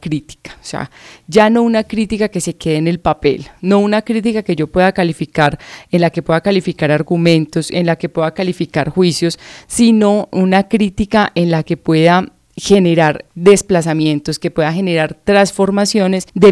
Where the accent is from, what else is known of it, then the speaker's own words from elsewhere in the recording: Manizales, Caldas, Colombia; yo estudié en Manizales, yo soy de Manizales